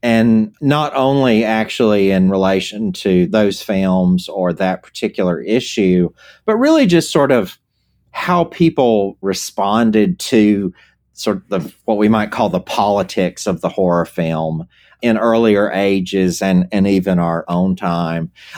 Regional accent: South Carolina, United States; accent: Southern US; we have to talk about like my accent and my age, because here's the deal. So when I was a little kid in the late 1970s, on Saturday afternoon, my local rural South Carolina television station had an afternoon series

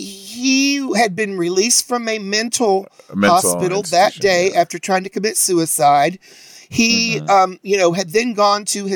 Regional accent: the South, United States; I have Trump supporting relatives. I'm from the South.

